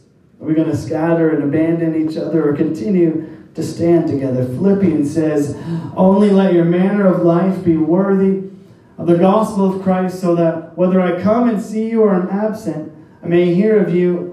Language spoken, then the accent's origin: English; Canada; people would ask, oh, are you American? No, I'm not. How dare you? I'm Canadian.